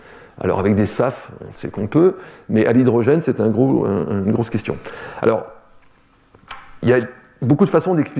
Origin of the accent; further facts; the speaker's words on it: Toulouse, Occitanie, France; comme je suis toulousain, moi, évidemment, le pire, c'est l'avion.